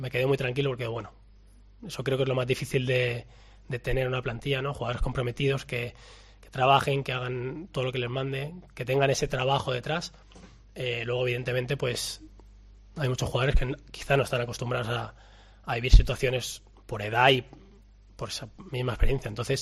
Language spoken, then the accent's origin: Spanish; Valladolid, Castile and León, Spain; a un club que, siendo de aquí, conoces, has venido a jugar mil veces